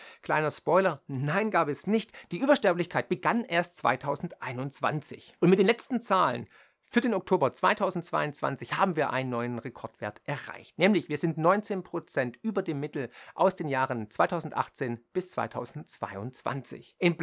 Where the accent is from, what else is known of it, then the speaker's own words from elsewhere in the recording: Baden-Württemberg, Germany; ich bin ja Schwabe und Ökonom.